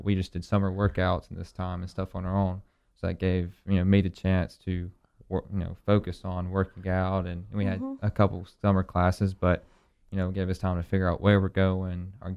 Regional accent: Jasper, Alabama, United States; but I grew up in Jasper, Alabama.

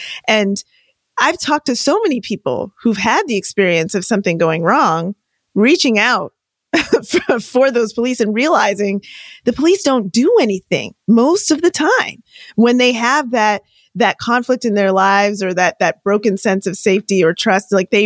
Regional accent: Toronto, Ontario, Canada; now in Los Angeles, United States; So in my hometown right now, like I live in LA, but in my hometown's Toronto. In my hometown in Toronto, Canada, there's a massive car theft ring happening.

